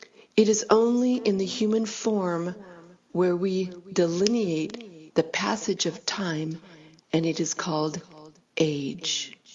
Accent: San Clemente, California, United States; I offer these services in my hometown actually, in San Clemente, California

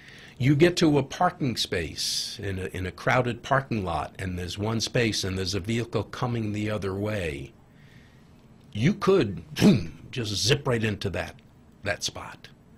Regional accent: Farmington, New Mexico, United States; when people ask me, where did you grow up, I always say I'm trying to do it in Farmington, New Mexico.

